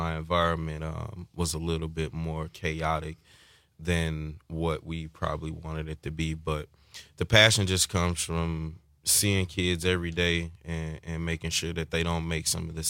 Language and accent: English; Jackson, Mississippi, United States; But I'm from Jackson, Mississippi, and I'm one of 10 children from my mom.